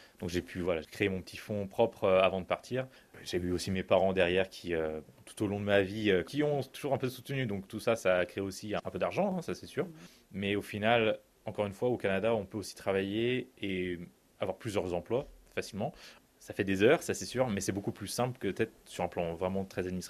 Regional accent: Brittany, France; moved away; Moi, je suis de Bretagne à la base, donc c'est sûr, je ne reviendrai pas à Paris.

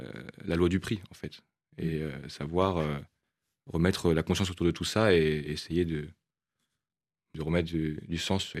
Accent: Paris, Île-de-France, France; Moi, je suis parisien.

